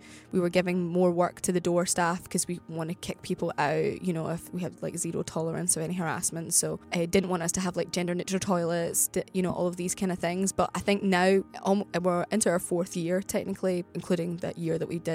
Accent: Glasgow, Scotland, United Kingdom; And me, you know, I'm just Glaswegian and I'm kind of all about banter

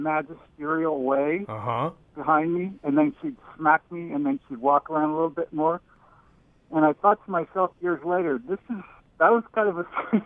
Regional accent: San Francisco, California, United States; I grew up in the Haight-Ashbury, and I basically had, by the time I was eight, I was basically just had free run of the whole city.

